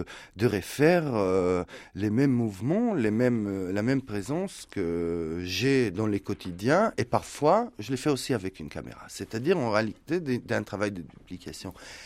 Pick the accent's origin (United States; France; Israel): Israel; moved away; j'ai quitté Israël il y a 20 et quelques années, Israël ne m'a jamais quitté. Et donc, je suis toujours là-bas. Depuis quelques années, je suis de nouveau physiquement aussi là-bas, puisque j'enseigne en Israël 6 mois par an.